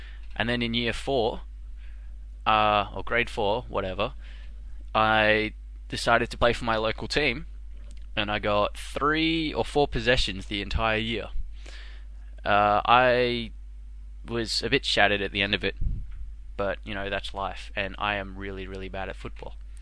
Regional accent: Melbourne, Victoria, Australia; and I'm from Melbourne in the state of Victoria in Australia, which is, you know, in Australia.

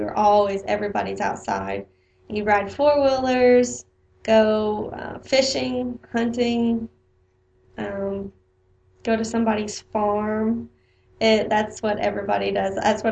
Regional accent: Sikeston, Missouri, United States; born there; I was born in Sikeston, Missouri, and it is the boot heel, of course. It's a small town.

